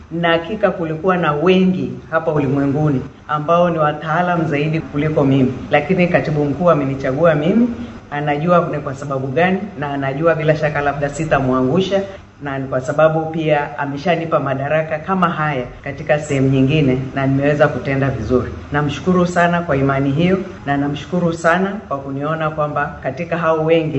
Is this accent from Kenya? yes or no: no; Tanzania; Mimi nikiwa nimetoka Tanzania, Afrika, pia ni kwenye maeneo ya nchi zinazoendelea